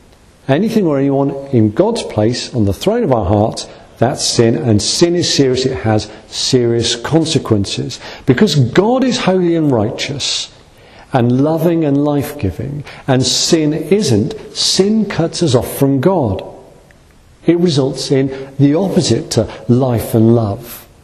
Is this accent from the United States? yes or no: no; Liverpool, North West England, United Kingdom; born there; I was born in Liverpool, so I can't help it, it's just there genetically in anyone that's born in Liverpool.